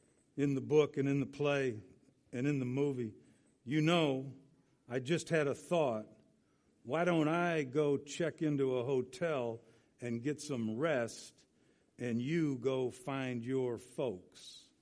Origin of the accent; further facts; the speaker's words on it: United States; And I speak as an American.